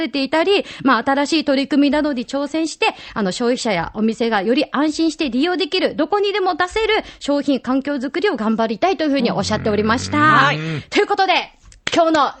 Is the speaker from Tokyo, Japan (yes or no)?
no; Yame, Fukuoka, Japan; やめ育ちの私は、やめ市出身なんですけれども、